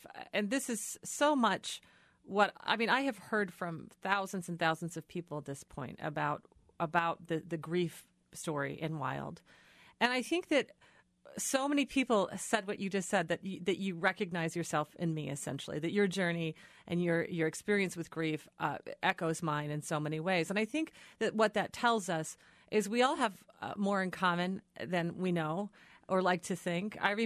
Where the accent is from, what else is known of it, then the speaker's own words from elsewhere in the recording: Minnesota, United States; I'm from Minnesota, the land of 10,000 lakes.